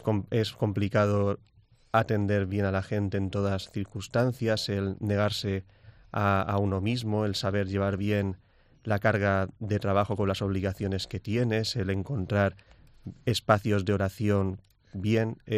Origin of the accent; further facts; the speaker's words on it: Alicante, Valencian Community, Spain; Yo soy de Alicante. Mi parroquia de origen es San Antonio de Padua, conocida como los franciscanos porque es donde estuvieron, en el convento.